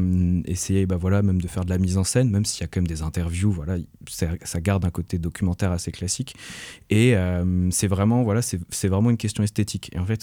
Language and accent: French; Douarnenez, Brittany, France; j'ai grandi à Douarnenez, donc c'est pas tout à fait la même chose que Brest, mais c'est quand même deux villes portuaires et ouvrières à la base.